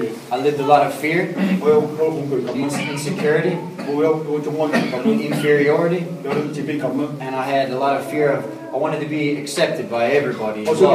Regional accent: United States; And I come from the United States.

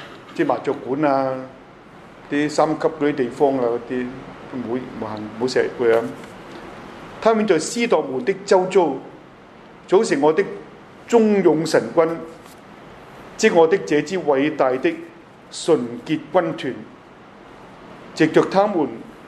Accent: China; 我即係大聲解嗌話我從中國嚟啫

